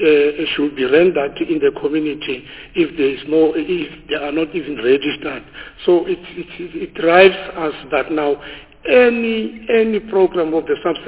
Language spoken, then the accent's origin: English; Free State, South Africa; I'm from Free State, and I'm born in Free State.